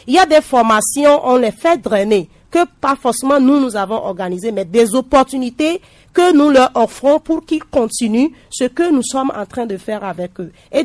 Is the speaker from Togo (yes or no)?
yes; Togo; On a des mains d'œuvre ici, chez nous au Togo. On a des talents.